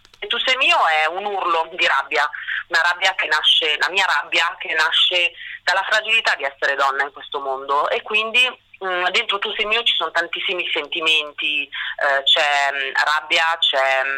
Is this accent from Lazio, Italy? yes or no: no; Milan, Lombardy, Italy; perché sono milanese